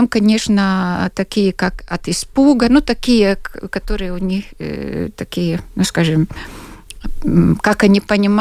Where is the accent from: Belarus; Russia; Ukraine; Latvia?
Latvia; Latgale; Я как человек из Латгалии